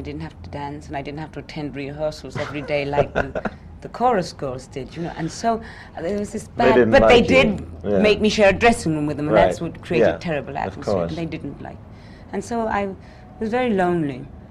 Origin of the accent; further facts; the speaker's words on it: Cardiff, Wales, United Kingdom; touring around the clubs of Wales, you know, of Cardiff, really, my hometown, you know.